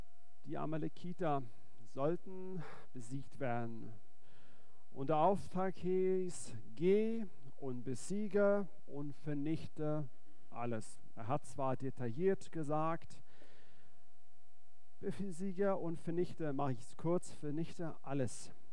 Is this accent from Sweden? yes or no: yes; Sweden; sondern ich bin ursprünglich Schwede